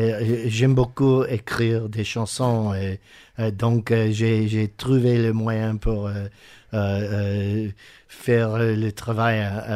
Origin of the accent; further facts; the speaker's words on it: Dallas, Texas, United States; born there; French is a second language; now in Austin, United States; Donc, je suis né à Texas, je suis né à Dallas.